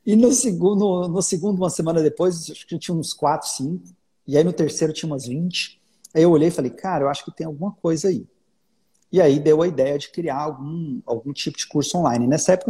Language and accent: Portuguese; Anápolis, Goiás, Brazil; also born or lived in São Paulo